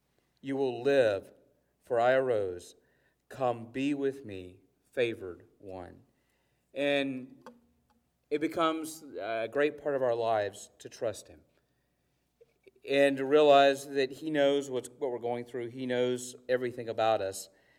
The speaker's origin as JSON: {"language": "English", "region": "South Carolina", "country": "United States", "tie": "born or raised there", "said": "Growing up in South Carolina, they had this store specifically around the Pelzer area called Sky City."}